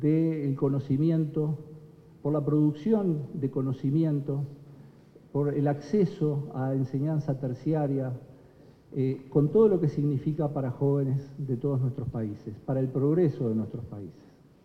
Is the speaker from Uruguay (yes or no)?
yes; Uruguay; Realmente como uruguayo agradecemos fundamentalmente la concesión de esta sala tan emblemática, dentro de este edificio que es de todas y todos los uruguayos